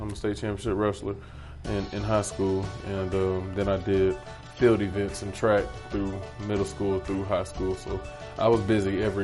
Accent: Conyers, Georgia, United States; I'm from Conyers, went to Clemson, then right here in Flowery Branch.

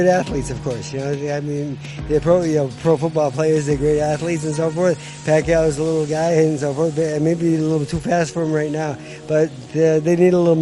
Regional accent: Boston, Massachusetts, United States; I'm from Boston, Mass, but I'm the new fan here.

